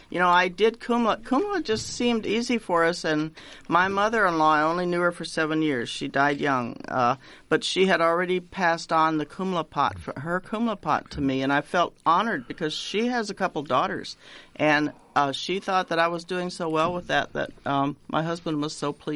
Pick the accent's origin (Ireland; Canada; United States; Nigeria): Ireland; I've just given you my Scandinavian foods experience as an Irish woman who, yes, owns a T-shirt that declares me an honorary Norwegian.